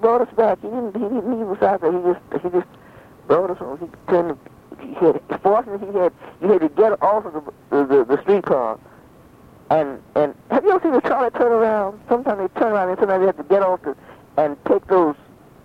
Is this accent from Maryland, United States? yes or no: no; Bernard, Mississippi, United States; This is in Mississippi. They came from Mississippi. We came from Bernard together.